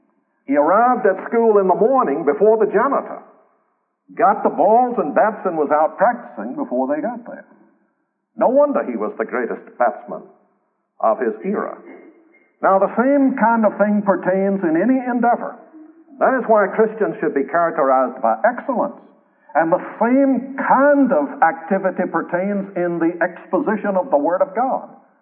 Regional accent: the South, United States; My contradiction, one of them is that I'm a Southerner, but I was always a Yankee fan in baseball for many years.

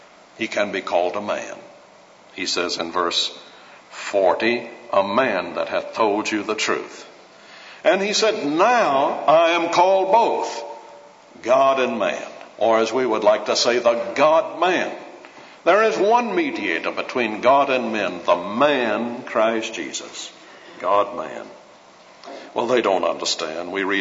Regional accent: Alabama, United States; born there; most of you knew that I was born in Alabama.

